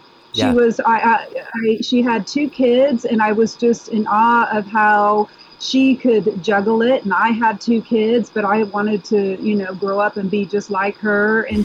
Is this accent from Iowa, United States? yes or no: no; Austin, Texas, United States; and I'm a native Austinite, meant a lot to our tribe, our community